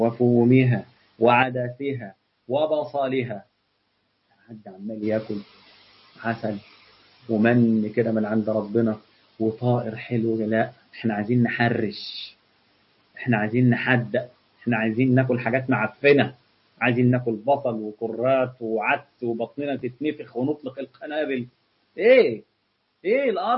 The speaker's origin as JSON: {"language": "Arabic", "country": "Egypt", "said": "المش ده عندنا في مصر عبارة عن حاجة كده جبنة قديمة"}